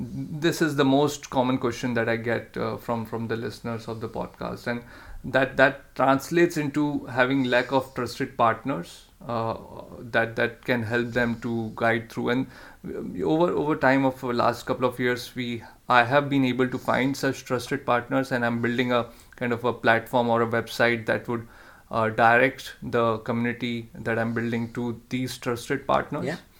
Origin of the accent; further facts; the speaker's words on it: Indore, Madhya Pradesh, India; And that happened in my hometown in Indore.